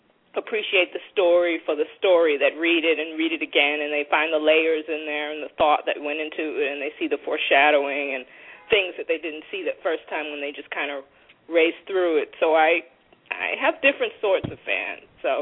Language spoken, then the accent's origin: English; Boston, Massachusetts, United States; now in Miami, United States; Before that, I grew up in Boston in the inner city. I lived there quite a few years before moving to Miami for a couple of years, and then Alabama for college, and then back to Miami.